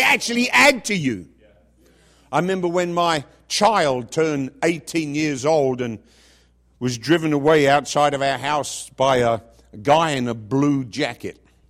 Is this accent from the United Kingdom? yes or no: yes; England, United Kingdom; Growing up in England